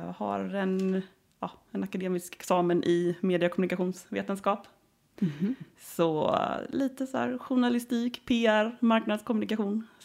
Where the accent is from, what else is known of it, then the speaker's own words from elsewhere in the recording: Jönköping, Jönköping County, Sweden; now in Stockholm, Sweden; Jag är smålänning, jag vet inte om det hörs, men jag kommer från Jönköping och har bott i Stockholm i 8 år ungefär.